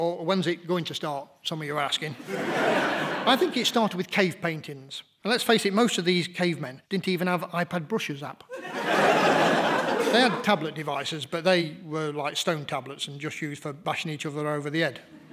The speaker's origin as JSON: {"language": "English", "town": "Nottingham", "region": "East Midlands", "country": "United Kingdom", "said": "As I'm from Nottingham, my poetry has been described as being like Stilton, in that it stinks and it's hard to swallow."}